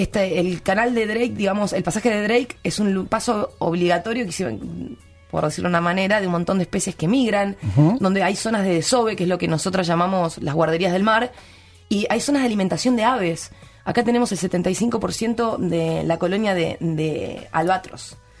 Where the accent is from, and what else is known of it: Argentina